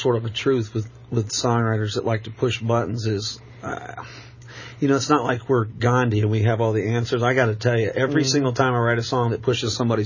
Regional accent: Tampa, Florida, United States; Yeah, I grew up in Tampa, Florida, but I went to a small Christian school in Oldsmar.

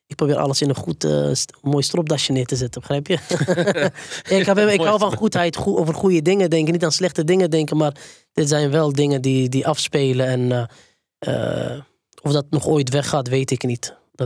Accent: Utrecht, Netherlands; Ook in de cultuur of in de gemeenschap waar ik vandaan kom, uit Utrecht, in de wijk Overvecht.

